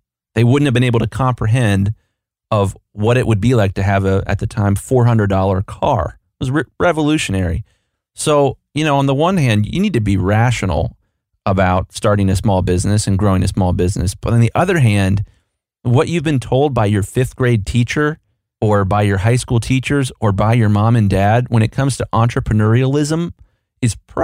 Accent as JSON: {"language": "English", "town": "Columbus", "region": "Ohio", "country": "United States", "said": "You know, Dave Thomas, I'm from Columbus, Ohio."}